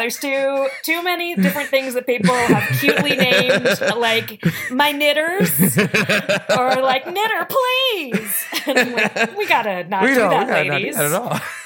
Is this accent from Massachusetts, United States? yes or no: no; Richmond, Virginia, United States; Richmond, Virginia.